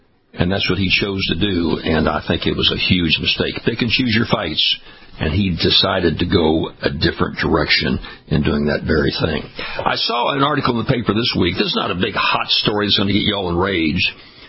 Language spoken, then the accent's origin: English; Baton Rouge, Louisiana, United States; When you cross the bridge into my hometown of Baton Rouge, Louisiana, one lane.